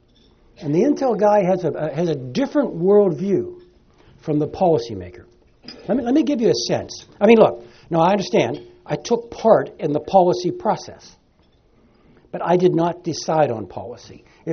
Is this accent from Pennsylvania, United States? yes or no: yes; Pittsburgh, Pennsylvania, United States; If I'm going to write an article about bass fishing in the Monongahela River in my hometown in Pittsburgh, I still have to send it in.